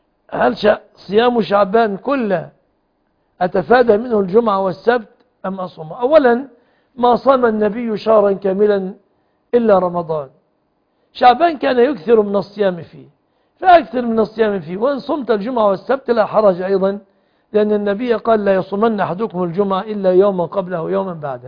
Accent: Egypt

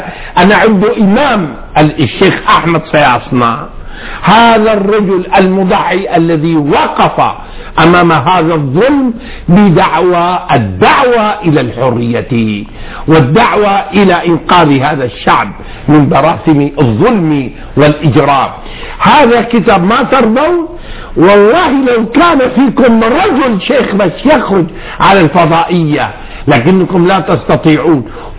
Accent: Syria; أنا مسلم وأنا سوري،

